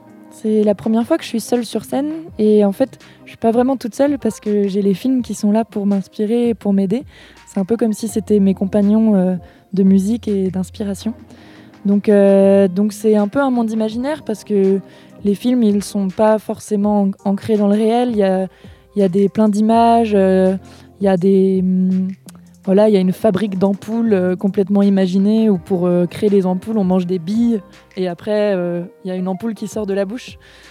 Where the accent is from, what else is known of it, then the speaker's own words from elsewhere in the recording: Rennes, Brittany, France; Je viens de Rennes, en Bretagne, et je suis musicienne.